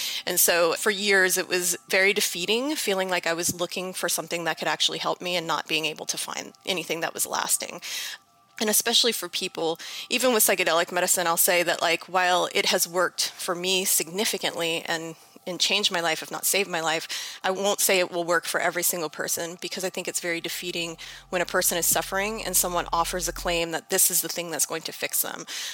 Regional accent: New Orleans, Louisiana, United States; I'm from New Orleans, Louisiana.

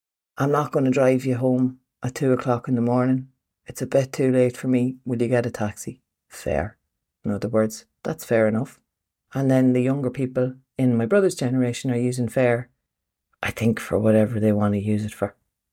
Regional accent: Ireland; that I wanted to talk about and address as an Irish person, hitting back at the British and the Americans who for a little bit too long in my book have thought that they can just use our accent and our language as a joke.

